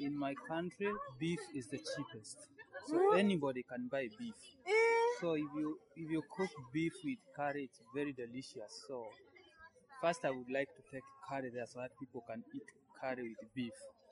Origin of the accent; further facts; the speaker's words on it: Kenya; I'm from Kenya.